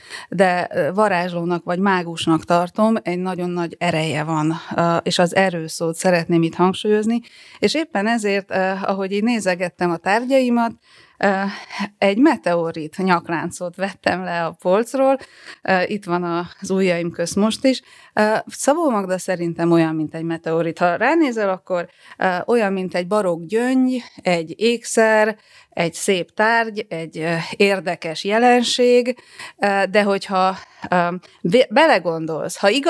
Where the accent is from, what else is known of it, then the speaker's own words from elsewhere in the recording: Cluj-Napoca, Cluj County, Romania; Kolozsváron nőttem fel, valamiért az ő könyvei nem jutottak el, hát nagyon nehéz volt magyar könyvet szerezni